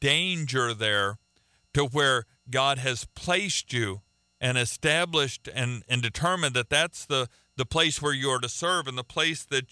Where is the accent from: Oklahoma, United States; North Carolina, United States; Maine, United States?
Oklahoma, United States; now in Florida, United States; I'm from Oklahoma. We call Texas a suburb of Oklahoma.